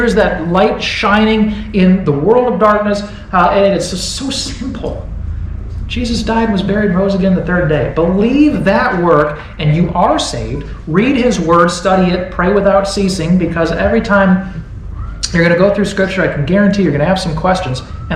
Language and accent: English; Wisconsin, United States; Hey, I grew up with it in Wisconsin. It's not any different up there.